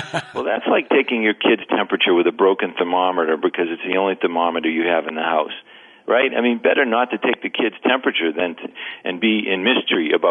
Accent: New England, United States; because I grew up in New England

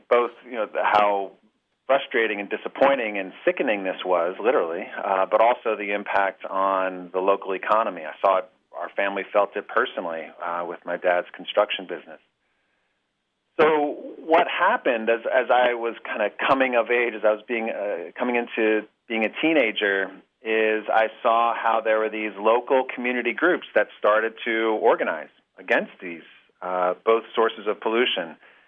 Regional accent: New Jersey, United States; growing up in New Jersey, we had these horrific water pollution challenges, both with Barnegat Bay, where I lived, but particularly the ocean.

